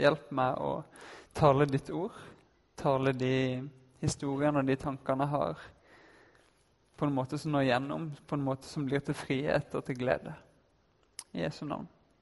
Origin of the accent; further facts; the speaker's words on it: Kristiansand, Agder, Norway; now in Oslo, Norway; Jeg er opprinnelig fra Kristiansand, som dere kanskje hører.